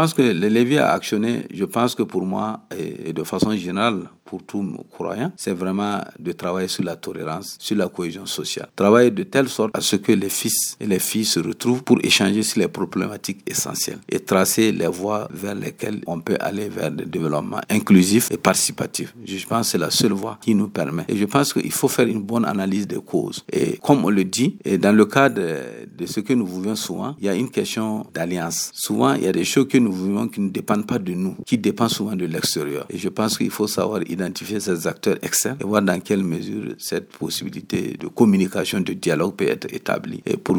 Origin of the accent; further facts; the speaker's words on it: Dori, Sahel, Burkina Faso; Je suis de Dori ici. Je suis un leader religieux.